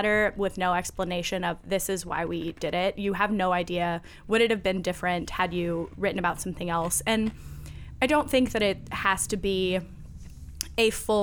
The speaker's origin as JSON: {"language": "English", "region": "California", "country": "United States", "said": "I'm from California, so an area with a lot of gang problems, drug problems, teenage pregnancy"}